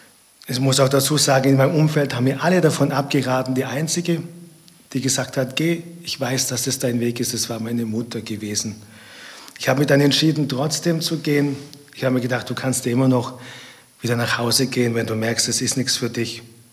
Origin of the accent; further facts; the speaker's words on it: Neu-Ulm, Bavaria, Germany; also born or lived in Ulm; Ich bin in Ulm an der Donau geboren und auf der bayerischen Seite in Neuum aufgewachsen.